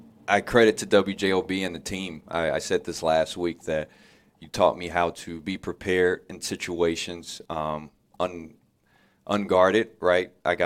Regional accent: Indiana, United States; I should have stopped him and let him know I'm from Indiana also.

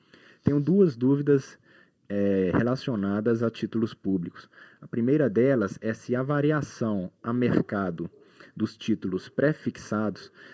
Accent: Pedro Leopoldo, Minas Gerais, Brazil; sou de Pedro Leopoldo, Minas Gerais.

